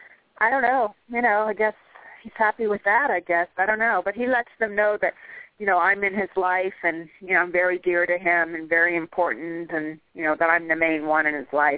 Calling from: California, United States; from California.

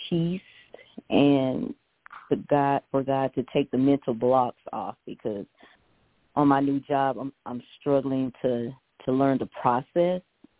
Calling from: Oklahoma City, Oklahoma, United States; from Oklahoma City. How are you?

